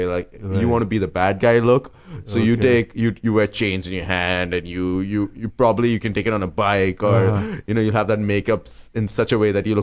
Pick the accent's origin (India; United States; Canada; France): India; North India; English is a second language; And I'm North Indian.